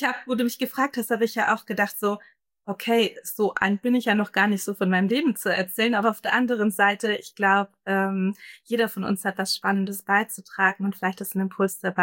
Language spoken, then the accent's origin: German; Ellwangen, Baden-Württemberg, Germany; accent: Swabian; den leichten Dialekt, den man vielleicht raushört, ist das Schwäbische. Ich bin im Osterkreis aufgewachsen. mehr Schwäbisch kann ich auch tatsächlich nicht, weil meine Eltern mehr Hochdeutsch gesprochen hatten. Genau, und da bin ich in Ellwangen aufgewachsen, eine schöne Kleinstadt mitten im Schwabenländle.